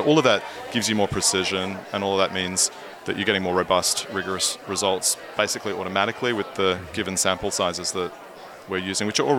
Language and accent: English; Australia; I grew up in Australia.